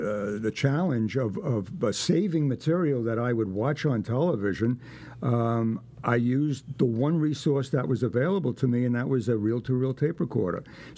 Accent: Brooklyn, New York, United States; I grew up in Brooklyn. Our family moved into our home on Bedford Avenue, 4105 Bedford Avenue, March 1st, 1947.

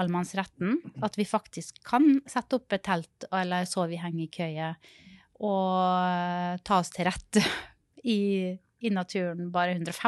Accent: Møre og Romsdal, Norway; tidligere når jeg kommer fra Sunnmøre, og har vært veldig glad i disse toppene, uten trær.

